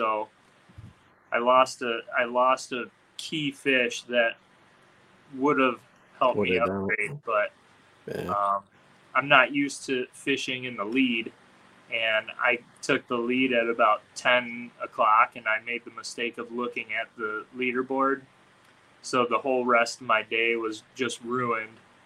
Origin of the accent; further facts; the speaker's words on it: Michigan, United States; I'm from Michigan, but yeah.